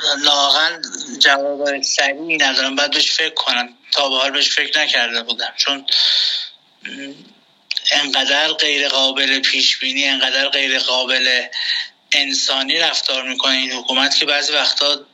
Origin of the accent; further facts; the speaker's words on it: Iran; moved away; از کسایی که خارج از ایران هستم